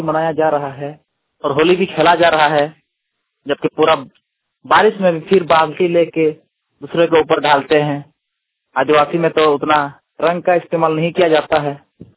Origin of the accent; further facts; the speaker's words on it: Masliya, Jharkhand, India; मैं दुमका जिला से बोल रहा हूँ … दुमका जिला जमा प्रखंड के रहने वाले हैं, गांव मसलिया से।